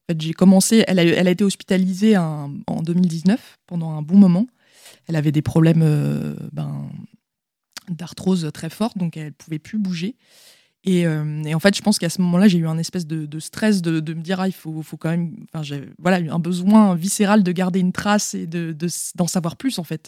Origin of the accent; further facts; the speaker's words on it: Angers, Pays de la Loire, France; born there; now in Paris, France; j'ai vécu à Angers un moment. Je suis née à Angers.